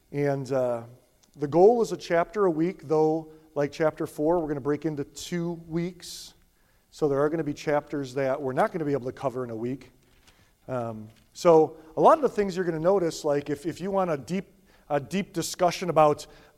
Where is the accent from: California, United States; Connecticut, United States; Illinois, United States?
Illinois, United States; Naperville; Number one, Naperville's my hometown.